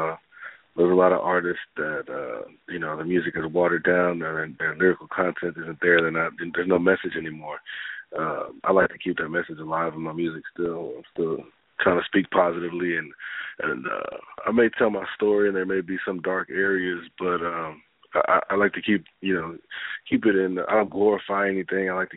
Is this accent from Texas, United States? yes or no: yes; San Antonio, Texas, United States; also born or lived in Waco; I grew up in San Antonio. I'm from Waco, but when my parents split up, I moved with my mom to San Antonio.